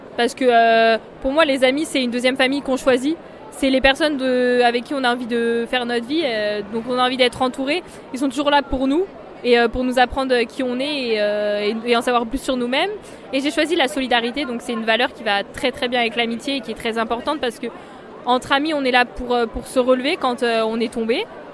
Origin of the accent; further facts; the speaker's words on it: Montézic, Occitanie, France; Je suis originaire de Montézic, une commune de Saint-Amand-Déco.